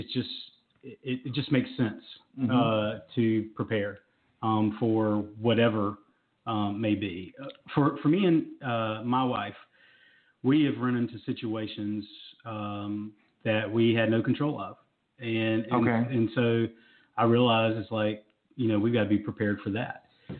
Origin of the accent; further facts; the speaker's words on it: Raleigh, North Carolina, United States; Here in North Carolina.